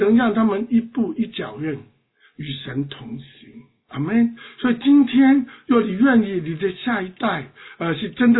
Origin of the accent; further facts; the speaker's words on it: China; 就今天你呼唤我们中国人